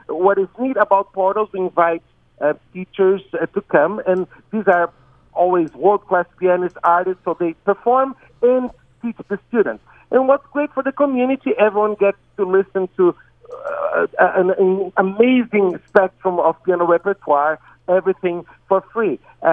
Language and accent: English; Brazil; not because I'm from Brazil, but we're doing well.